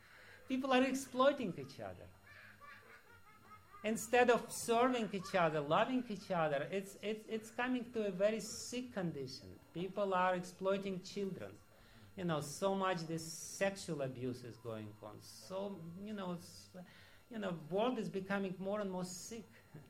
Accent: Russia; You know, I'm coming from Russia.

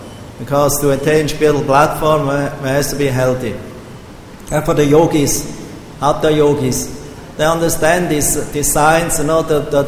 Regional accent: Switzerland; I'm from Switzerland, you know, it's a workers' nation.

